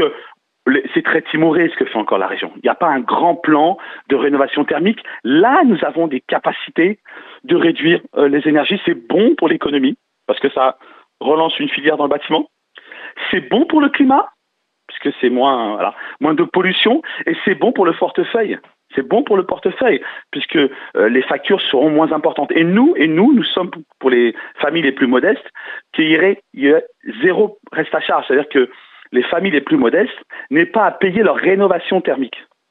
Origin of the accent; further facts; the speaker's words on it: Île-de-France, France; parce que je suis de Seine-Saint-Denis.